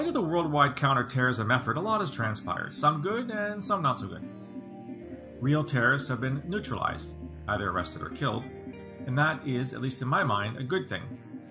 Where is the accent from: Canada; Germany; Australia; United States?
Canada; I am Canadian, and I worked in counterterrorism for the Canadian Security Intelligence Service, or CSIS